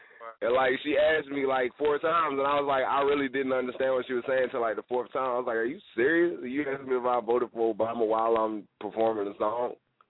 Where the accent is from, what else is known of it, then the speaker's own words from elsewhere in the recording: North Carolina, United States; I'm from the West Side of North, from Reeville, North Carolina